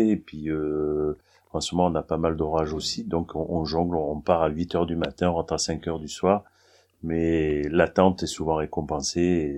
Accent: Marseille, Provence-Alpes-Côte d'Azur, France; parce que je suis de Marseille

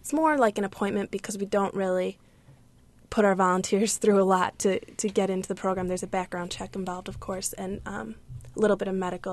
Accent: Evergreen Park, Illinois, United States; I grew up just outside Chicago on the south side in Evergreen Park.

